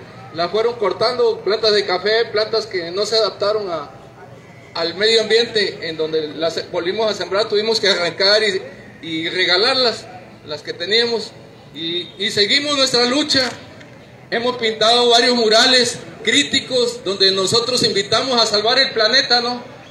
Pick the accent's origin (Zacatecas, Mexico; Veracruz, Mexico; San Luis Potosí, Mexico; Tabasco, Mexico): Tabasco, Mexico; Macuspana; Venimos de Macuspana, Tabasco.